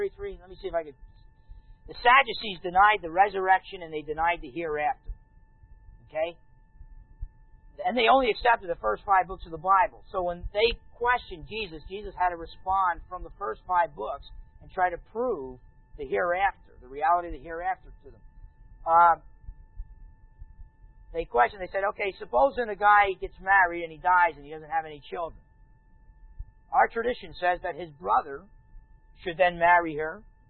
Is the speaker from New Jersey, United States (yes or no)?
yes; New Jersey, United States; I'm from New Jersey, so I've been to Brooklyn.